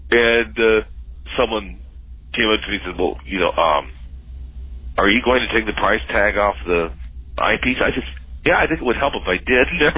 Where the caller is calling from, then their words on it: Medford, Oregon, United States; I'm calling from Medford, Oregon.